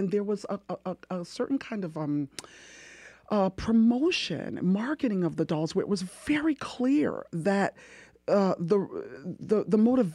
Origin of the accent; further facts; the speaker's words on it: Jamaica; I'm originally from Jamaica myself